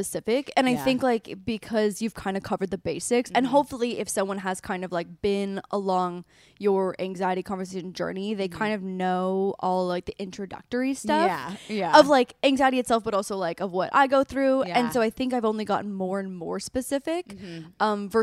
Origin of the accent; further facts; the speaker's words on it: Canada; I'm from Canada.